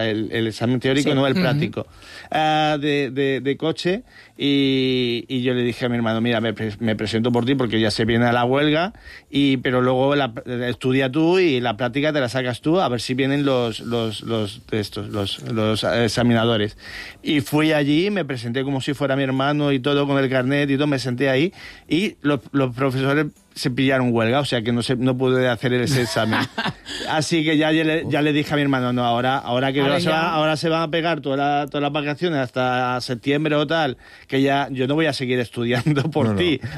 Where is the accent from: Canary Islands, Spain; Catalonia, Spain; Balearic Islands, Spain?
Balearic Islands, Spain; aunque no lo parezca, soy mallorquín.